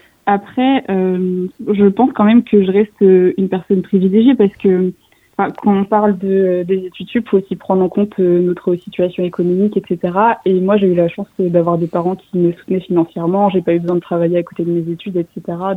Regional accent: Bourgogne-Franche-Comté, France; moi, je viens aussi de la campagne, je viens de Franche-Comté, et je viens précisément d'un village de 300 habitants. Donc, le passage de ce petit village à Paris, ça a été assez déstabilisant.

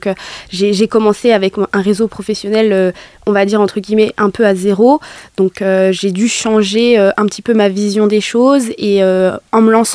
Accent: Nevers, Bourgogne-Franche-Comté, France; Alors moi, je suis née à Bourges, mais c'était juste un détour pour ma naissance, donc moi je suis de Nevers et j'ai grandi à la Grande Pâture. Voilà, donc c'est un quartier entre guillemets prioritaire de la ville, mais on s'y sent bien quand même.

